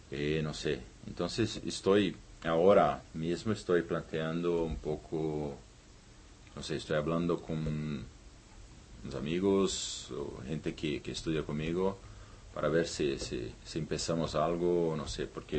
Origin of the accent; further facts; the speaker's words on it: Brazil; Spanish is a second language; now in Spain; Soy arquitecto, soy de Brasil